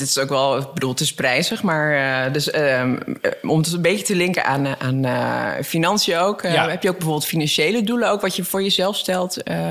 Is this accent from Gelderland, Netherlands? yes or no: no; Groningen, Netherlands; also born or lived in Amsterdam; now in Soesterberg, Netherlands; Ja, ik kom van origine van het platteland van Groningen